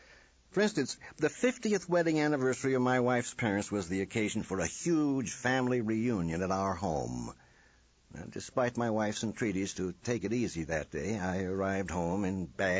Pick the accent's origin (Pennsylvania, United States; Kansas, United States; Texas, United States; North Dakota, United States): Kansas, United States; born or raised there